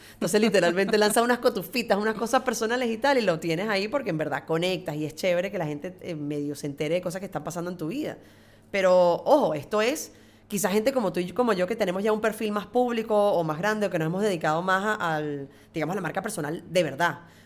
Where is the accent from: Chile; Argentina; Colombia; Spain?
Spain; como todo español